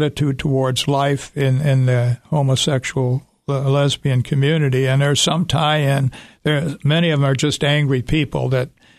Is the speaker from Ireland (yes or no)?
yes; Ireland; And I'm Irish, and I don't like to be pushed around.